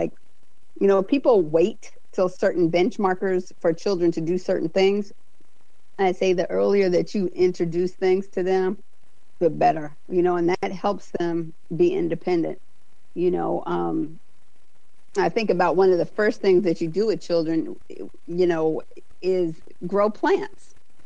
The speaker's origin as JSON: {"language": "English", "region": "Alaska", "country": "United States", "said": "Let's see, recess time, because I'm from Alaska. We could go outside and ice skate."}